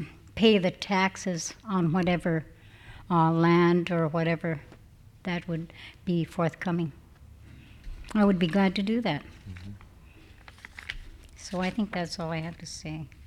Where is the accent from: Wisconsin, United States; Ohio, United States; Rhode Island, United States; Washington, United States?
Washington, United States; Tacoma; I'm from Tacoma, Washington